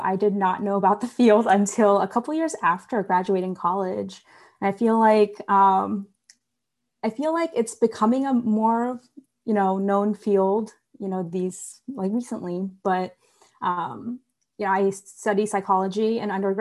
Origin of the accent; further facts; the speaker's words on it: Virginia, United States; so I'm from the Northern Virginia area.